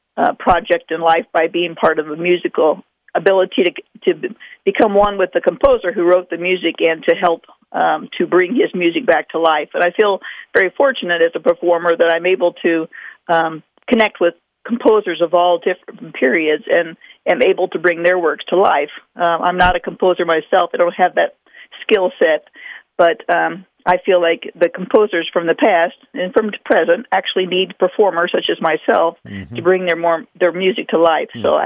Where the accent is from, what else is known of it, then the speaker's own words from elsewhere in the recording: St. Clair, Missouri, United States; Actually, I grew up in St. Clair, Missouri, which is down in the St. Louis area, and went to school for 2 years at Fayette, Missouri College in Central Methodist.